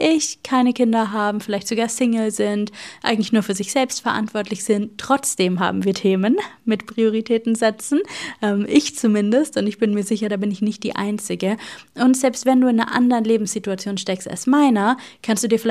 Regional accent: Germany; dass ich ein unglaublich loyaler, zuverlässiger, pünktlicher, haha, wie man als Deutsche halt so ist in vielen Fällen, Mensch bin.

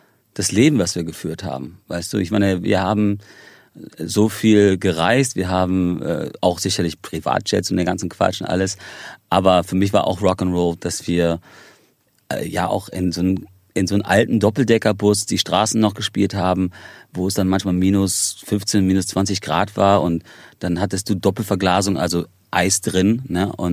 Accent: Ireland; also born or lived in Spain; Irland ist für mich zu Hause. Also ich meine, ich habe einen irischen und amerikanischen Pass. Ich bin in Spanien geboren, habe aber zu Spanien selber nicht wirklich eine Verbindung

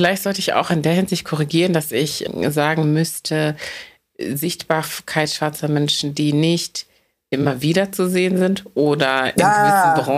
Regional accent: Lower Saxony, Germany; ich bin im Dorf aufgewachsen in Niedersachsen und wir sind zwar in eine afrikanische Kirche gegangen

